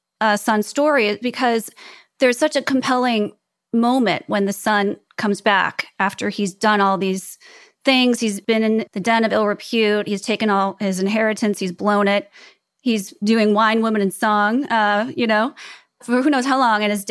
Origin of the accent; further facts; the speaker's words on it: Chicago, Illinois, United States; moved away; also born or lived in Prague; I'd left where I grew up in Chicago. I went out into the world. I lived in Prague.